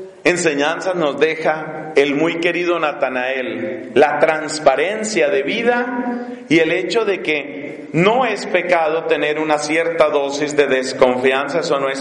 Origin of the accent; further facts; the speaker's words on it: Colombia; Imagínese lo que me encontré hace poco en una visita a la hermosa ciudad de Bucaramanga en mi país para un asunto de la universidad.